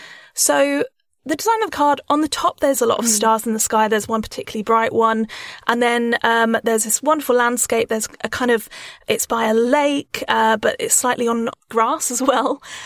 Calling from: Edinburgh, Scotland, United Kingdom; I'm calling from Edinburgh. I'm autistic and ADHD

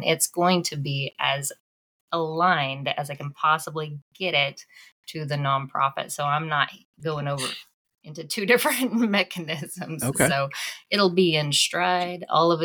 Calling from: Oklahoma, United States; I'm coming in from Oklahoma in the center of the nation.

